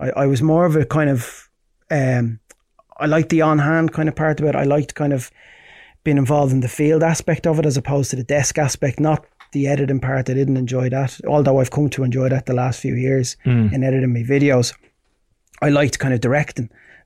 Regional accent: Portmarnock, Leinster, Ireland; also born or lived in Ashbourne / Swords; Most of my childhood was, I lived in Portmarnock. I lived in Ashburn and Swords for a few years. My mom, my brother's from Swords. But it was mainly, most of my childhood, I lived in Portmarnock.

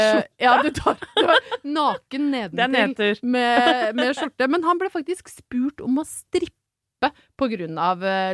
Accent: Brøttum, Innlandet, Norway; hvor utrolig sterkt knyttet jeg til hjemstedet mitt, som da Brøttum i Ringsaker i tidligere Hedmark fylke.

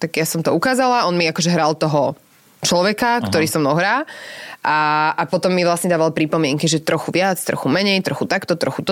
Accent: Nitra, Nitra Region, Slovakia; ale vieš, potom sme sa presťahovali do Krškán, takže už som nebola taká Klokočinová.

